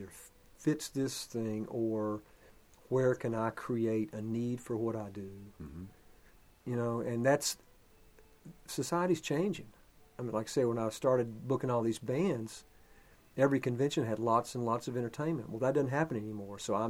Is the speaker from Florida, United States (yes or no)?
no; North Carolina, United States; so I grew up listening in North Carolina to everything, to Christian hymns, to Motown, to … to hillbilly music, to everything.